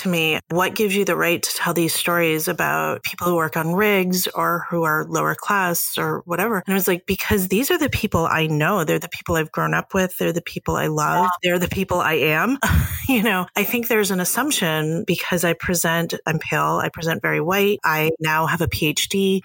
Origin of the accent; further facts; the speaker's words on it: the South, United States; I'm a Southerner.